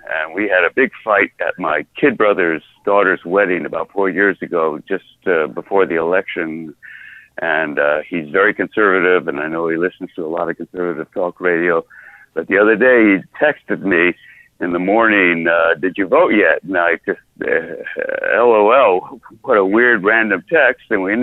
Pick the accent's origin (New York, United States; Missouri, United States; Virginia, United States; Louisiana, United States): New York, United States; I'm a New Yorker, raised, been here all my adult life.